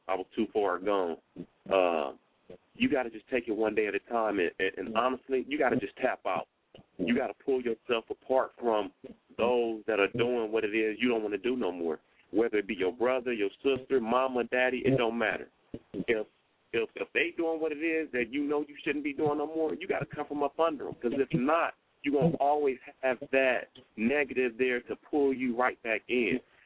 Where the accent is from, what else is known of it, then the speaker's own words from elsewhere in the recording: Los Angeles, California, United States; I'm born and raised in Watts, in the Watts area, South Central LA area.